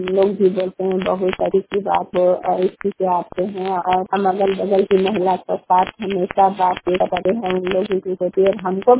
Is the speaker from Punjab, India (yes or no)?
no; Vishnugarh, Jharkhand, India; घर बिनुगढ़ जगन्नाथ मंदिर का सामने, थाना बिनुगढ़, जिला हजारीबाग, झारखंड के रहने वाले हूँ।